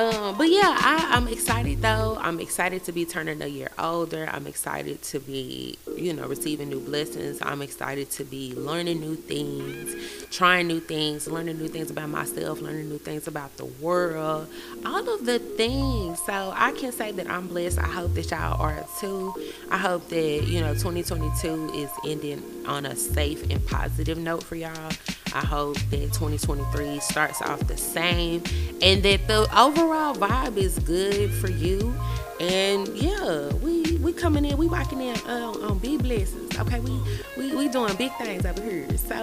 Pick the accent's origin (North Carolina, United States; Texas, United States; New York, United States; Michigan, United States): Texas, United States; I'm from Texas. Wild, wild west, all right?